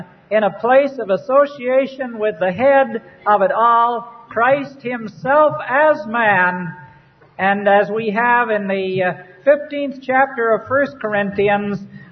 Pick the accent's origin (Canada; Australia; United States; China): Canada; Because we belong to the nation of Israel? Because I'm a Canadian? Because some are Americans?